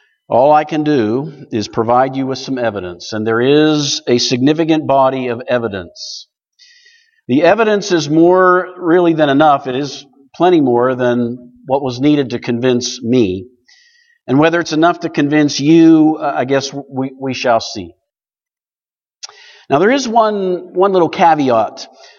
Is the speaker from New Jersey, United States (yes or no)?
no; Ohio, United States; I grew up in Eastern Ohio. I never saw a sunset when I was growing up.